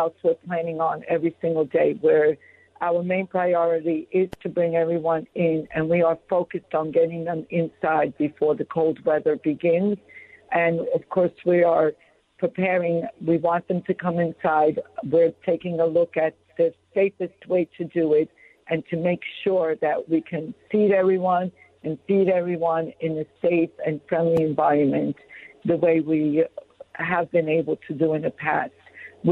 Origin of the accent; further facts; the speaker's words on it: New York City, New York, United States; You know, I am a New Yorker, and I've always known about the Bowery.